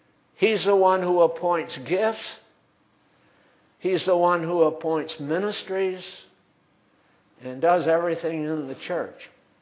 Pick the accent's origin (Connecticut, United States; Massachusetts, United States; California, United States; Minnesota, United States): Connecticut, United States; West Haven; I can remember where I grew up in West Haven, Connecticut. There wasn't anything open on Sunday.